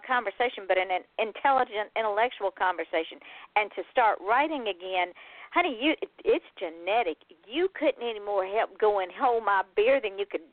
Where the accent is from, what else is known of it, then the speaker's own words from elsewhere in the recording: Georgia, United States; She's from Alabama, Tennessee. I'm from Georgia. So we get it.